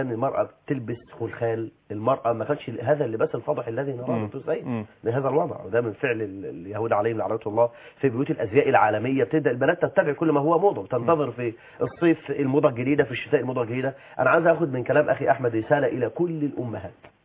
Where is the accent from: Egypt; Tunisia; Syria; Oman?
Egypt; بلدنا مصر